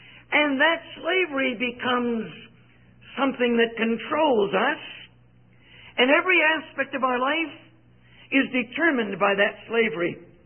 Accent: India; and I come from India, where the annual per capita income is about $300

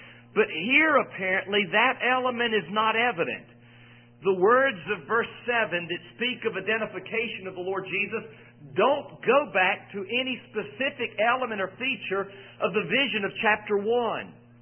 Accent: Fayetteville, United States; When I was growing up in Fayetteville, a church began, a strong Bible-teaching church at the time, evangelical, by the name of Church of the Open Door there in Fayetteville.

